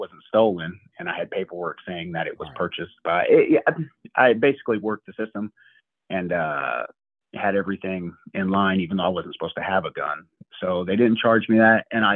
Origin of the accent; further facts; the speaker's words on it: California, United States; I'm originally from California